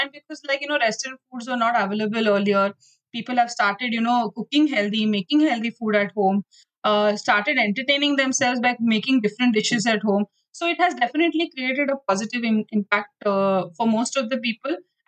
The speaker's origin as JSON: {"language": "English", "town": "Pune", "region": "Maharashtra", "country": "India", "tie": "born or raised there", "also_born_or_lived": "Mumbai", "said": "So I have been born and brought up in Pune. And I have studied in St. Joseph's High School and then moved on to doing my home science in SNDT. And then I moved to Bombay and I did my post-graduation there."}